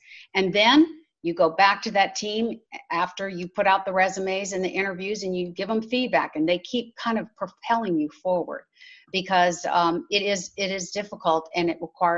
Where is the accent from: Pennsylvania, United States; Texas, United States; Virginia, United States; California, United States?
Texas, United States; Houston; astronauts, I'm from Houston, right